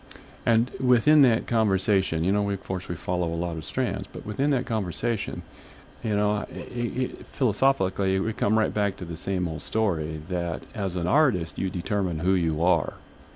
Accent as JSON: {"language": "English", "region": "Iowa", "country": "United States", "tie": "born or raised there", "said": "I grew up in Southwest Iowa, in a rural area."}